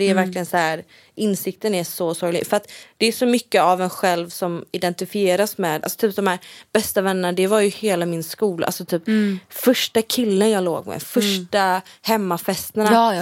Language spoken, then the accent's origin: Swedish; Gothenburg, Västra Götaland County, Sweden; Jag kommer från Göteborg och har haft alla mina vänner från Göteborg.